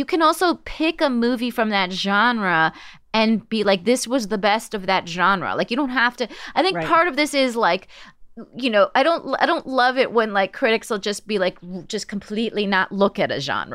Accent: West Coast, United States; I also thought maybe I didn't totally get it because I'm from the West Coast.

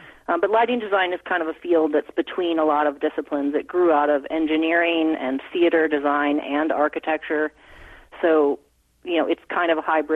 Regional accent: Iowa City, Iowa, United States; I grew up in Iowa City, Iowa, where the university is.

